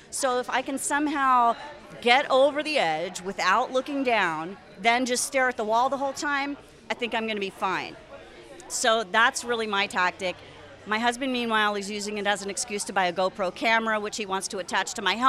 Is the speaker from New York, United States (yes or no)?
yes; Champlain, New York, United States; I'm from Champlain, New York